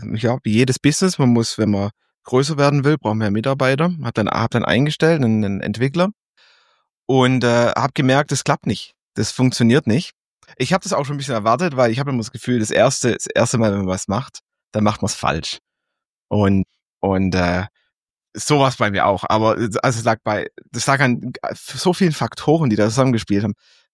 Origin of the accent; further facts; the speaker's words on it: Stuttgart, Baden-Württemberg, Germany; Ja, ganz kurz, ich komme aus Stuttgart